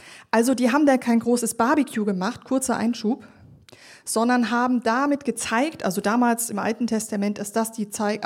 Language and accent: German; Germany; Ihr könnt euch zurücklehnen, ihr seid Schweizer, ich bin Deutsche.